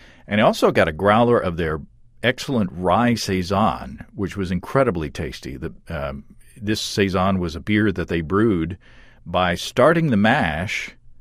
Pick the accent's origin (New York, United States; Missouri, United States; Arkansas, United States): Arkansas, United States; Hot Springs; My family and I went down to my hometown of Hot Springs National Park, Arkansas, this past weekend